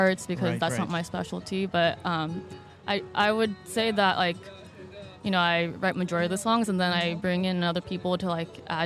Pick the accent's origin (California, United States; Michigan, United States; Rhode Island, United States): California, United States; Davis; Yeah, I grew up here. Went to Davis High School, Holmes Junior High, Valley Oak when it used to be a school.